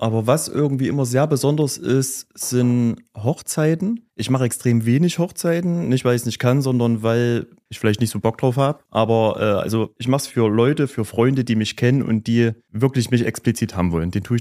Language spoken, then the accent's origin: German; Gera, Thuringia, Germany; Ich bin ein richtiger Urgärscher. Ich bin hier geboren, ich lebe schon immer in Gera. Mich hat es hier so vom Wohnort noch nicht weggetrieben. Ich bin in Lausanne damals aufgewachsen.